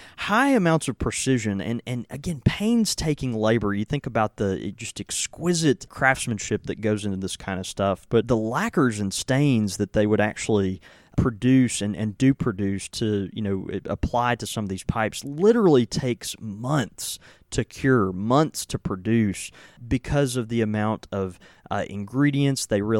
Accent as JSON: {"language": "English", "region": "Southern United States", "country": "United States", "said": "I am a redneck from the South"}